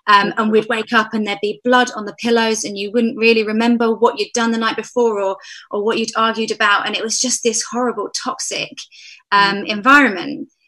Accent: London, United Kingdom; because I grew up in London around teenagers, there was lots of drinking, there was lots of going to the park

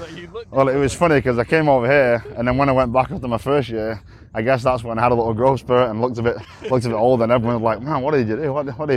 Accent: Manchester, North West England, United Kingdom; I grew up in Manchester, in England.

